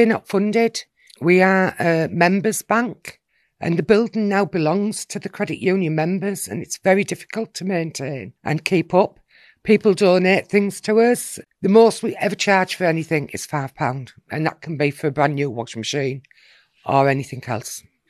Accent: South Bank, North East England, United Kingdom; Here in my hometown, they were in South Bank for over 40 years, uncontested.

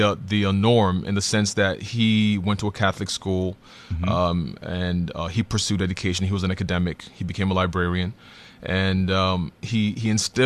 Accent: Ghana; moved away as an adult; now in South Africa; Originally, I'm from Ghana, but I've lived in SA for going on 31, 32 years now.

